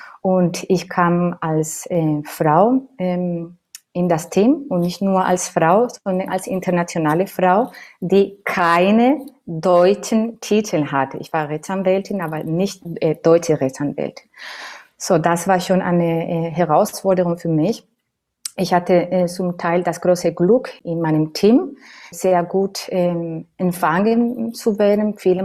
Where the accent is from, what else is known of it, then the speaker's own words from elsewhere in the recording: Andalusia, Spain; German is a second language; moved away as an adult; ich komme sprunglich aus Spanien. Meine Wurzeln liegen im Südspanien, Andalusien, zwischen zwei Städten, Sevilla und Cádiz.